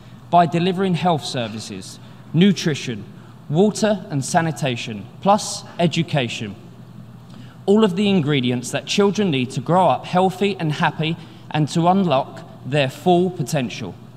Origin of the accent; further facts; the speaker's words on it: London, United Kingdom; I grew up in the East End of London